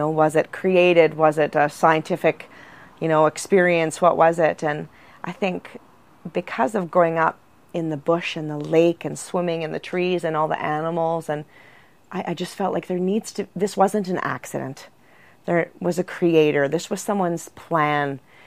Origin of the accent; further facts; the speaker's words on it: Flin Flon, Manitoba, Canada; Well, I grew up in Flin Flon at the lake.